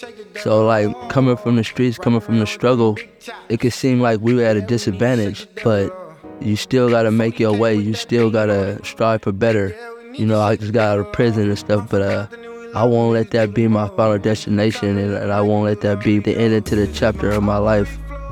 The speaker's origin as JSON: {"language": "English", "town": "Stockton", "region": "California", "country": "United States", "said": "the only time I really go back to my city, I'm from North Stockton, California."}